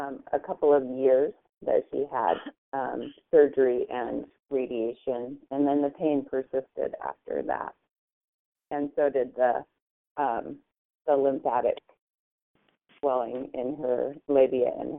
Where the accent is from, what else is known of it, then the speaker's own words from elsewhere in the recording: Utah, United States; I'm from a family of 10 children. I grew up in Utah